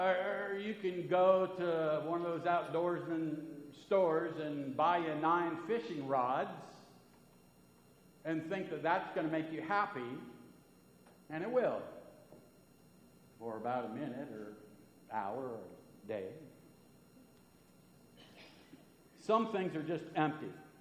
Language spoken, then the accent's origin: English; United States; Now, as an American, I feel like somehow it's my obligation to eat a bag of Brock's candy corn made with real honey every October